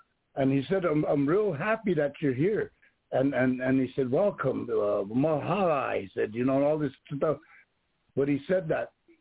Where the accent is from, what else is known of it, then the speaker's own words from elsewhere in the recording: South Dakota, United States; You're from, as I told him, I'm from South Dakota. I'm a Lakota, you know, I'm Indian, native.